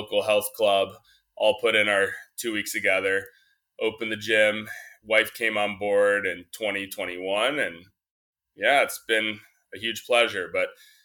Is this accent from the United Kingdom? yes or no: no; Massachusetts, United States; Yeah, so I grew up on the East Coast in Massachusetts.